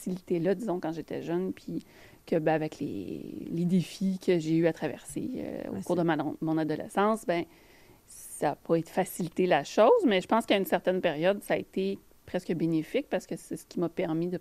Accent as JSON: {"language": "French", "town": "Pointe-aux-Trembles", "region": "Quebec", "country": "Canada", "tie": "born or raised there", "said": "Moi, je suis originaire de Pointe-aux-Trembles."}